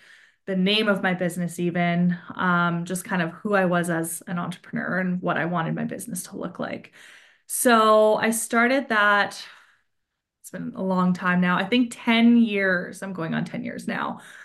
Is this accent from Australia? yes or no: no; Sherwood Park, Alberta, Canada; I grew up in Alberta outside of Edmonton in Sherwood Park, and I always knew that I wanted to be in the Okanagan